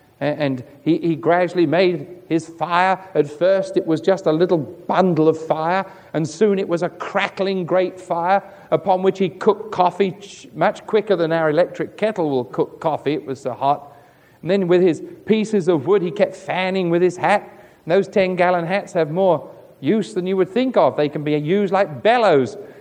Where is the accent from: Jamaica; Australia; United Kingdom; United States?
United Kingdom; London; I was English. I'm from London.